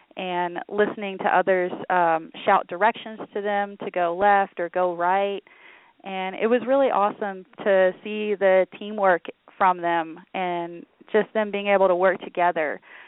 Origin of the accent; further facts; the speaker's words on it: Houston, Texas, United States; I'm from Houston, Texas, and I've been in the Army for 7 years now.